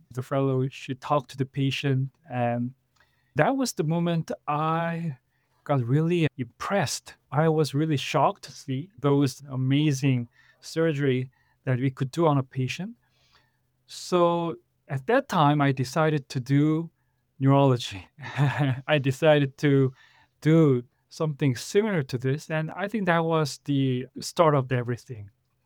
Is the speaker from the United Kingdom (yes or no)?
no; Seoul, South Korea; born there; English is a second language; I graduated medical school in Seoul National University. I was born in Seoul, Korea, and I finished my neurology residency and fellowship training in the same hospital, Seoul National University Hospital.